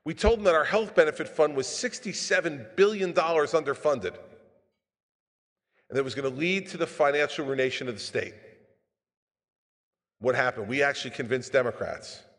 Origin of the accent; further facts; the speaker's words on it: New Jersey, United States; But I'm from New Jersey, so.